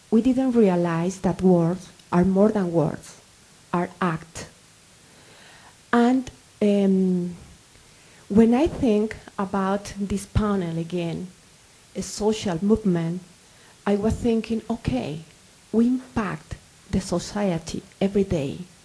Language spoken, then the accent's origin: English; Colombia; first language Spanish; English is a second language; And I was telling that I am from Colombia. I am a scholar. I am a professor. It is very important for me to think about word. I don't only speak Spanish as my native language, but I teach Spanish as a second language.